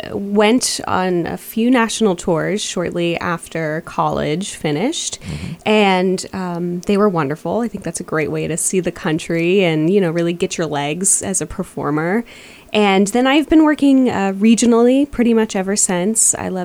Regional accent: Pittsburgh, Pennsylvania, United States; moved away as an adult; now in New York City, United States; But yes, I am originally from Pittsburgh, and I moved to New York City for college. I went to Pace University in Manhattan, and then I just kind of stayed. So I do kind of call New York home now.

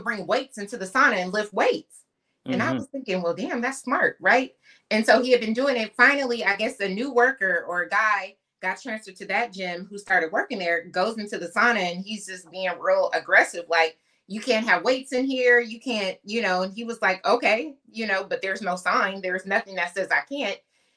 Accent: Portland, Oregon, United States; So if those, the audience don't know, I'm born and raised in Portland, Oregon.

